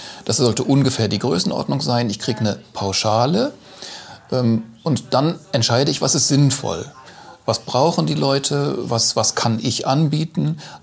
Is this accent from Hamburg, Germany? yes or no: no; North Rhine-Westphalia, Germany; now in Bremen, Germany; Ich komme aus Nordrhein-Westfalen, da bin ich aufgewachsen und in Aachen habe ich dann studiert.